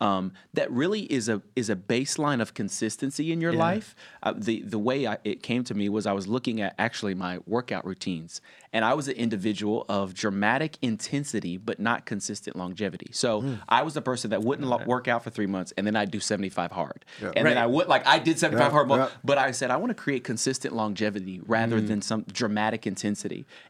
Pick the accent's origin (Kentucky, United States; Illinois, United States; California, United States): Kentucky, United States; Bowling Green; I'm from Bowling Green, Kentucky.